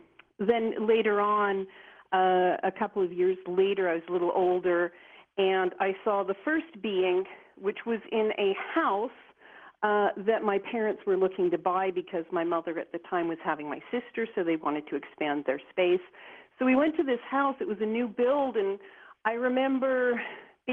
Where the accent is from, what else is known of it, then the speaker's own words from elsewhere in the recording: Toronto, Ontario, Canada; And I grew up in Toronto, Canada, in the suburbs there, and we had like a large sort of typical 1960s, 1970s home with a large bay window.